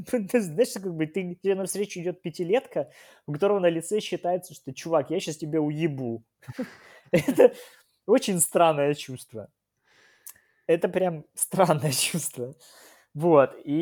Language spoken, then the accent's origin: Russian; New York, United States; я из Нью-Йорка.